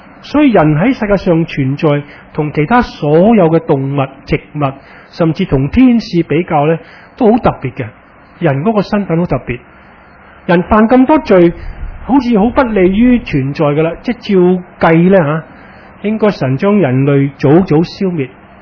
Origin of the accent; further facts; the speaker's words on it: China; 联想到我哋中国人呢，我哋唔系犹太人啊